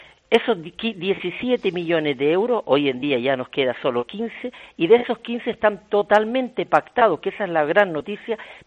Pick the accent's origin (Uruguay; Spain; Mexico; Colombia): Spain; Canary Islands; yo creo que si vengo de Canarias hasta aquí, no es por gusto